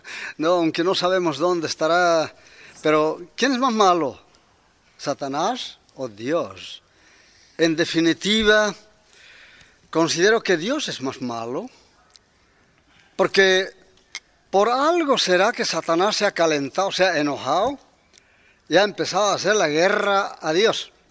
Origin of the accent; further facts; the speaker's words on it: Bolivia; En mi lugar, en mi pueblo, yo soy aymara, y en este lugar que se llama Bolivia, porque su nombre verdadero es Collasuyo